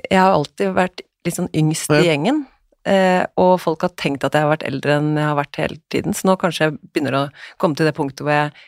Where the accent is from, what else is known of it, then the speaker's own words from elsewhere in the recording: Asker, Akershus, Norway; Jeg er fra Asker.